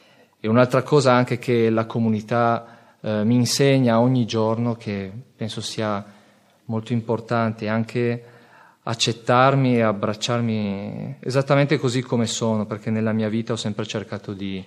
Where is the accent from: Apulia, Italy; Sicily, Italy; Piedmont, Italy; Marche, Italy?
Piedmont, Italy; Saluzzo; born there; che io fossi nato a Saluzzo